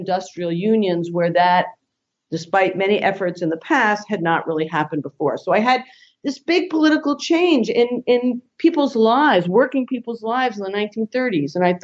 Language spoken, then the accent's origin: English; New York, United States; I grew up in the New York area.